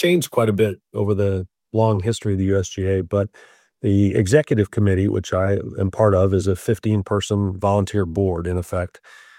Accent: Florida, United States; growing up in Florida and seeing the landscape of the game change so much over the many decades in Florida

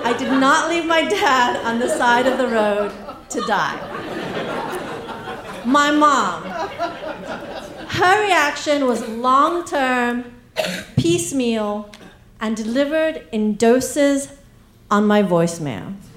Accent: England, United Kingdom; He knew I was from England, and he knew I liked tea.

